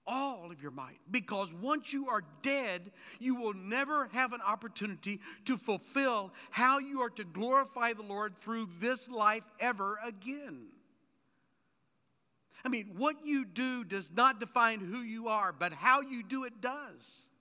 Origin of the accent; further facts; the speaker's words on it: El Paso, Texas, United States; born there; I was born in El Paso, Texas, which is just across the Rio Grande from Juarez, Mexico.